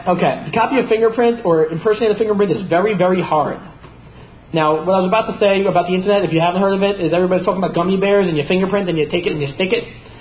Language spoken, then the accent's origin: English; New Jersey, United States; I'm from Jersey.